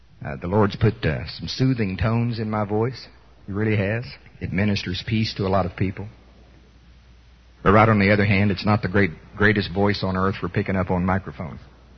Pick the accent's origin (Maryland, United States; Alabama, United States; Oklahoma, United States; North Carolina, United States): Oklahoma, United States; I'm from Pottawatomie County, Oklahoma, and down there we pinch things.